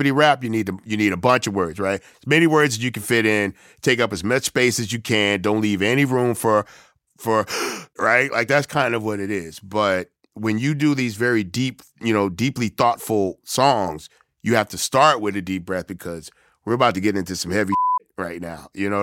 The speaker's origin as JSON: {"language": "English", "region": "New York", "country": "United States", "said": "I'm a rapper from New York, so this is the world I live in."}